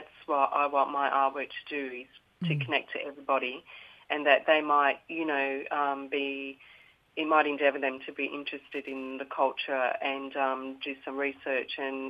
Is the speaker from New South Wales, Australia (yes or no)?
yes; Dubbo, New South Wales, Australia; So I'm Wiradjuri. And I'm from the Tubbagar clan in Dubbo, New South Wales.